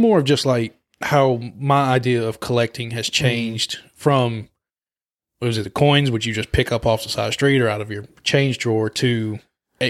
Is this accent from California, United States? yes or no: no; Alabama, United States; Cause I grew up in South Alabama.